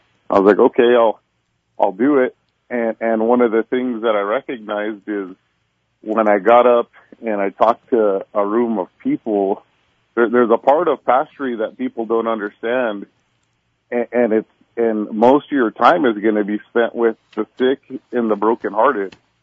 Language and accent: English; Albuquerque, New Mexico, United States; Well, I grew up here in Albuquerque. I lived here my entire life.